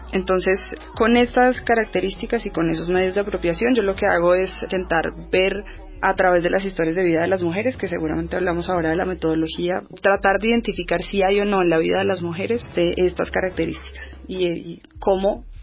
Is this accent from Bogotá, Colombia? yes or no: yes; Bogotá, Colombia; born there; yo no soy una mujer afrodescendiente, y segundo, que yo nací en Bogotá en unas condiciones socioeconómicas particulares